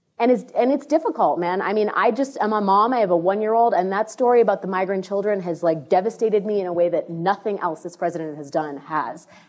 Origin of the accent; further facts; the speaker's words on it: United States; you're an American, I'm an American, that's what we are.